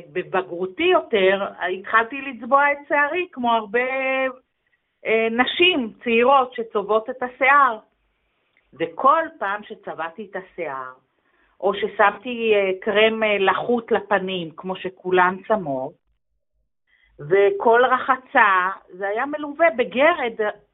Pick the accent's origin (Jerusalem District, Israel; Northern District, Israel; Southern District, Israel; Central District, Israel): Central District, Israel; Gedera